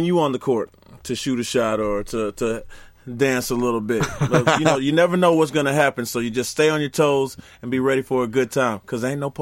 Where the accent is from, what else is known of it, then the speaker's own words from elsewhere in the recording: Atlanta, Georgia, United States; No. I'm from Atlanta.